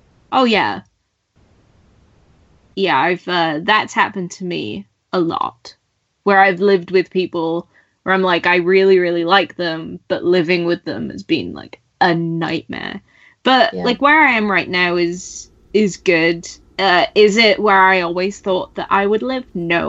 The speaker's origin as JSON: {"language": "English", "region": "Wales", "country": "United Kingdom", "tie": "born or raised there", "moved": "as an adult", "lives_now": "Basingstoke, United Kingdom", "said": "Yeah, I moved from Wales for the first time. I moved out of Wales for the first time in my life, like, last year. So I've been living in Basingstoke in the south of England for about a year or so."}